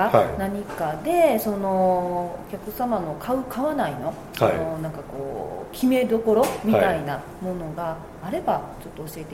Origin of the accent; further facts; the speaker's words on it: Tokyo, Japan; 東京から参りました、